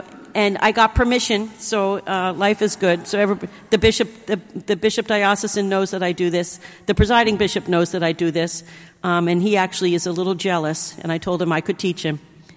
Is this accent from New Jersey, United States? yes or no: yes; New Jersey, United States; accent: New Jersey; which makes my New Jersey accent come out that much worse.